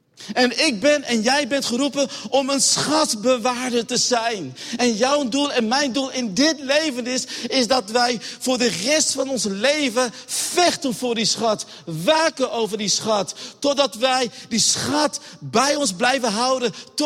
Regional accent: Groningen, Netherlands; born there; ik ben geboren in Groningen, in de stad Groningen.

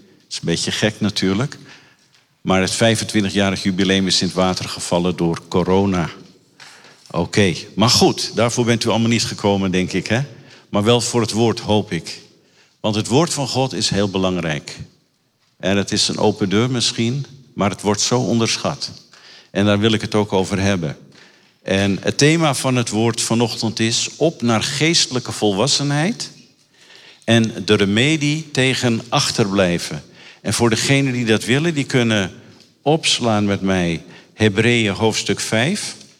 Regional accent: Diemen, North Holland, Netherlands; ik kom uit de buurt van Amsterdam. Wij wonen, Marion en ik wonen in Diemen. We zijn er zelfs geboren. Toen was het nog een klein dorp.

